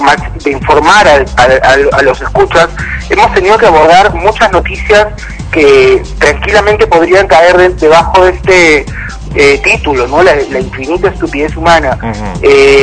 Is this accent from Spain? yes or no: no; Peru; ejemplos que dan vergüenza como peruano comentarlos